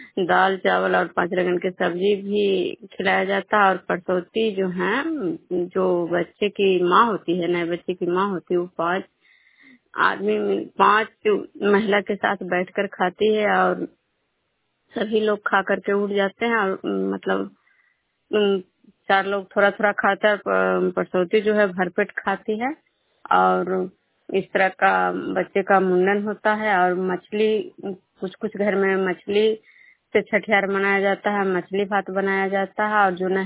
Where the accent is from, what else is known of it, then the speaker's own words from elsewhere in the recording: Vishnupur, Bihar, India; मैं विष्णुपुर ग्राम खुदरा पंचायत नालंदा जिला नगर निगम प्रखंड के निवासी हूँ।